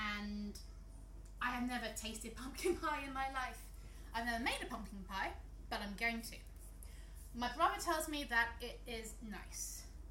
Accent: United States; See, I'm American, I say canned pie.

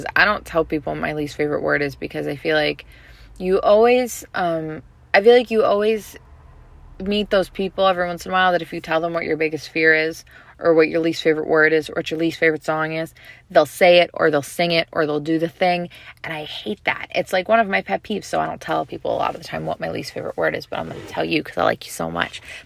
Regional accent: Midwest, United States; I'm from the Midwest, so that's how I say it, but I know some people say, coupon.

